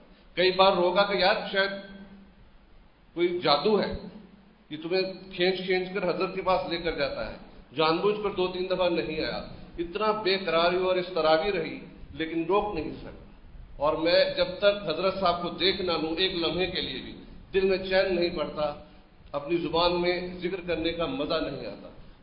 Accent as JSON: {"language": "Urdu", "town": "Lahore", "region": "Punjab", "country": "Pakistan", "said": "لاہور سے تعلق رکھتا ہوں."}